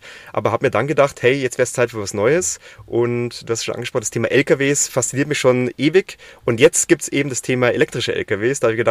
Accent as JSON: {"language": "German", "region": "Bavaria", "country": "Germany", "lives_now": "East Frisia, Germany"}